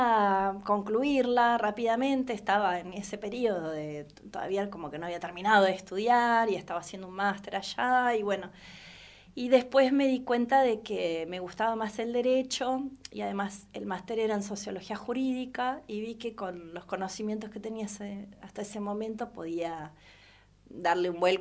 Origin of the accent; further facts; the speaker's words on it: Bonifacio, Buenos Aires Province, Argentina; born there; also born or lived in Henderson / Salazar / La Plata; Yo fui una migrante toda mi vida desde que nací. Nací en Bonifacio, Laguna Encina, partido de Guaminí, cerca de Pigüé, Bahía. Está a 200 y pico kilómetros también de Bahía, pero provincia de Buenos Aires.